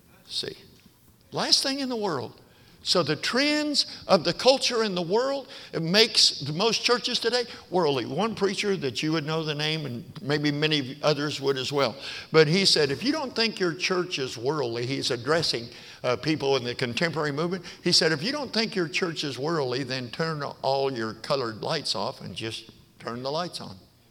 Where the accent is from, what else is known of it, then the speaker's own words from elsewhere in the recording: Perry, Oklahoma, United States; I was raised in Perry, Oklahoma, town 5,000.